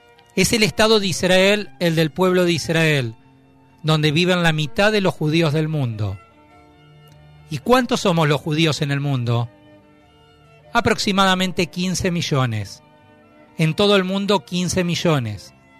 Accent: Paraná, Entre Ríos, Argentina; born there; Sí, soy argentino, nací acá en Paraná mismo.

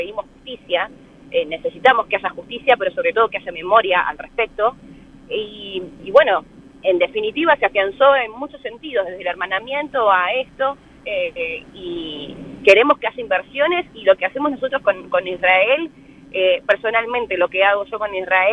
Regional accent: La Plata, Buenos Aires Province, Argentina; Soy platense, pero me gusta mucho mi ciudad porque hay muchos platenses que prácticamente no conocen su ciudad.

